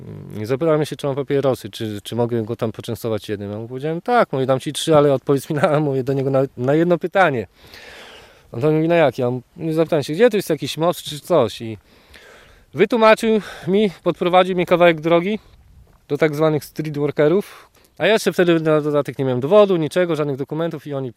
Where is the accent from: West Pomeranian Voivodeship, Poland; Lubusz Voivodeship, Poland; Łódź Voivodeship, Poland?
West Pomeranian Voivodeship, Poland; Wałcz; Ja pochodzę z województwa zachodniopomorskiego, z miejscowości Wałcz. Ja byłem wychowany na blokach. No i tak przez całe życie, co nie? Mieszkałem na tych blokach jako bloker.